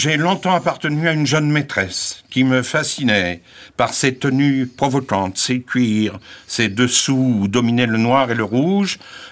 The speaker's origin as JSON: {"language": "French", "town": "Fouesnant", "region": "Brittany", "country": "France", "tie": "born there", "said": "Alors, je suis né à Fouesnant, dans le Finistère."}